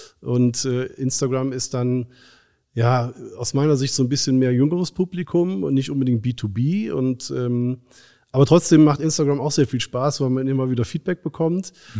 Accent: Geilenkirchen, North Rhine-Westphalia, Germany; born there; Ich bin in Geilenkirchen in Nordrhein-Westfalen geboren und bin mit dem Handwerk groß geworden.

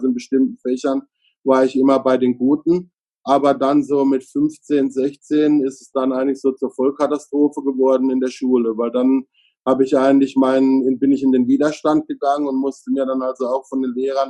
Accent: Freiburg im Breisgau, Baden-Württemberg, Germany; born there; ich bin in Freiburg im Breisgau geboren. Da streiten sich jetzt manche drüber, ob das der Schwarzwald ist oder nicht. Aber es ist natürlich insgesamt als Schwarzwaldmetropole bekannt. Es ist eine sehr schöne Stadt

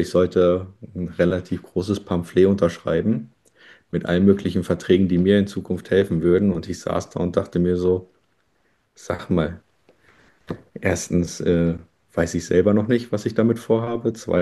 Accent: Lower Saxony, Germany; Ich bin 29 Jahre alt und komme aus der Umgebung von Hannover. Tatsächlich aber mehr so die ländlichere Region.

